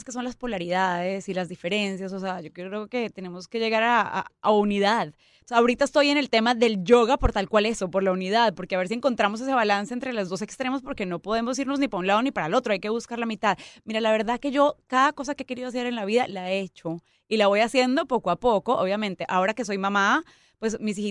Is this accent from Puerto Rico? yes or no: no; Colombia; soy colombiana, imagínate. Yo nací en las montañas cafeteras.